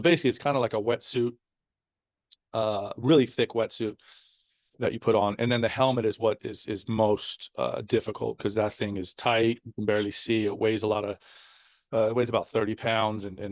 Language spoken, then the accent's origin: English; Las Vegas, Nevada, United States; So I grew up in Vegas.